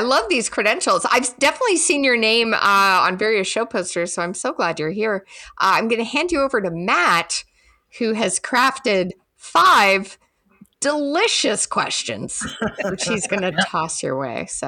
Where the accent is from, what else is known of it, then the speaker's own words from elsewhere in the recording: United Kingdom; No, and I'm British.